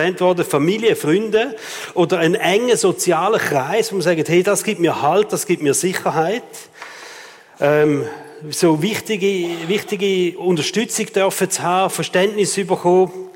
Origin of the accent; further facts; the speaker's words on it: Switzerland; Wir sind Schweizer, oder?